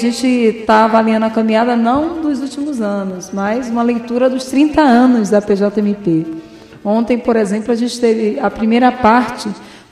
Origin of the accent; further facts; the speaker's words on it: Alagoinhas, Bahia, Brazil; now in Salvador, Brazil; Eu sou da Diocese de Alagoinhas, embora eu esteja hoje morando em Salvador, mas eu venho da Diocese de Alagoinhas, né, aqui na Bahia mesmo.